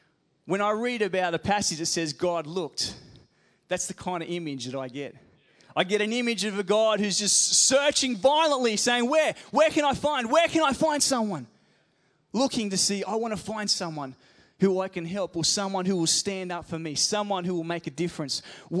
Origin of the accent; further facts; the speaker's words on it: Queensland, Australia; I'm a Queenslander. Which is great. I live in New South Wales, so I tell everyone I'm in New South Wales. I'm a missionary from Queensland and New South Wales.